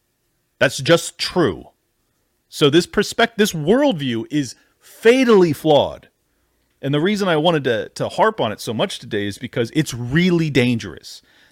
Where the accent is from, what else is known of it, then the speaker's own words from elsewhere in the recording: San Diego, California, United States; I know a ton of them because I grew up in San Diego and I saw the consequences.